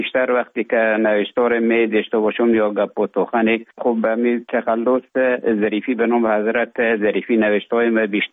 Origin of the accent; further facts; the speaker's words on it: Afghanistan; moved away as an adult; now in Finland; تا زمانی که ببخشن طالبان آمدن من در افغانستان بودم. بعد از ای که از افغانستان طالبان آمدن به اوج گذاره محکمه که مشکل بود و آمدم به طرف های روسیه و از روسیه آمدم به ایجه بفنلاند.